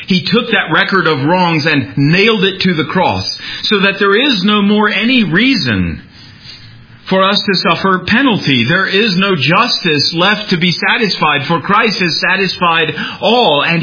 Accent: South Dakota, United States; And I know that because I was raised in South Dakota. And I've been to Pierre.

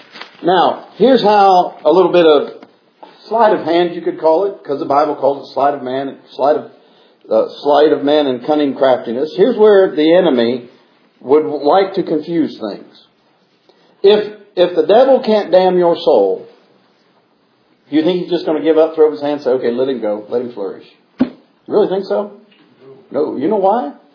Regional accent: Missouri, United States; born there; I was born in Missouri, and my mother said, that's the right place for you to be born, the show me state.

